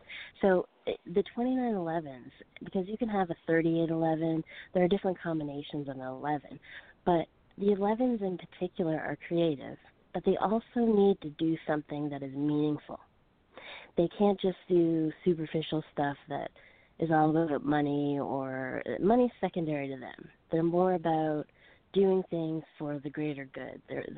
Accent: Fredericton, New Brunswick, Canada; also born or lived in Calgary; I'm originally from the East Coast, Fredericton, New Brunswick, but I went to Calgary and stayed there for almost 3 years.

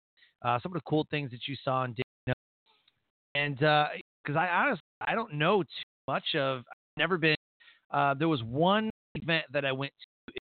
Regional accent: Michigan, United States; I'm from Michigan, which is technically lower Canada. You know, I've been to Canada many times as a kid.

